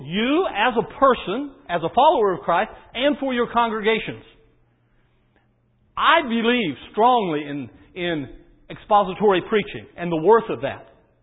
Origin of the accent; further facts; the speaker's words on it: Arkansas, United States; well, I'm from Arkansas, so, you know, uphill, downhill, that's I'm just kind of in my element there.